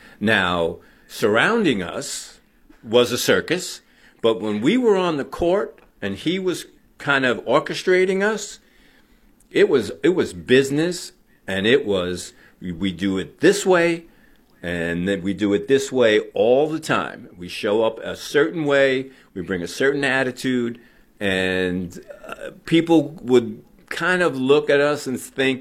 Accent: Jersey City, New Jersey, United States; but I grew up in Jersey City, New Jersey, and I knew 10 guys like Al McGuire.

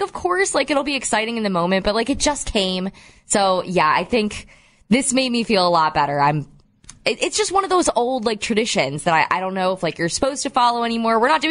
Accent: Midwest, United States; We're from the Midwest. I'm from the Midwest. I'm not taking two cars.

